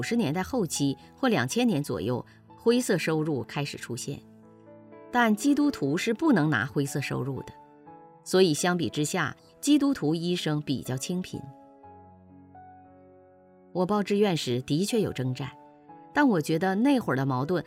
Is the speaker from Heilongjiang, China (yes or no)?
no; Beijing, China; born there; 我在北京出生，从小在基督徒家庭长大